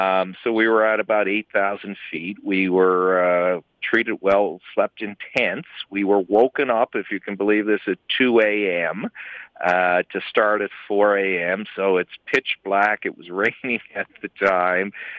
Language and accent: English; Newfoundland and Labrador, Canada; Well, you'll know I'm from Newfoundland and Labrador.